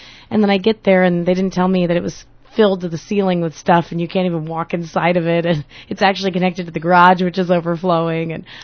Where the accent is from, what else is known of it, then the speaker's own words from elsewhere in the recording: Portland, Oregon, United States; born there; I was born in Portland, Oregon.